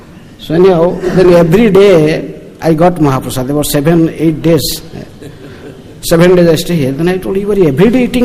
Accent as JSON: {"language": "English", "region": "Odisha", "country": "India", "said": "So anyhow, so he come to know that I am from Odisha, so he took me to Bibhu Chaitanya room."}